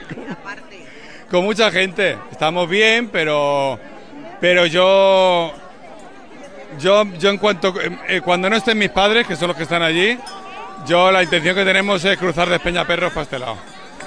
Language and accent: Spanish; Madrid, Community of Madrid, Spain; Soy de Madrid, sí.